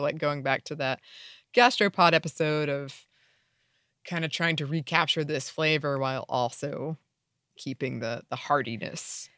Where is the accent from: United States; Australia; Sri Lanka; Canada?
Australia; I'm Australian